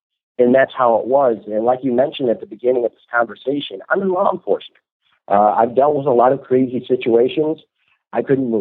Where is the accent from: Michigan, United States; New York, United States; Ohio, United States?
Ohio, United States; Toledo; Now, I'm from Toledo, Ohio, like I mentioned to you, and we're pretty rich in paranormal sites.